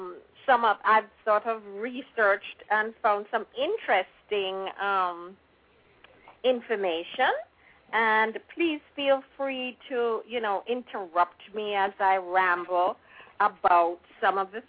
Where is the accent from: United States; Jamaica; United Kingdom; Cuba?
Jamaica; Kingston; although I was born and raised in Kingston, you know, I spent so much time in Savlemar.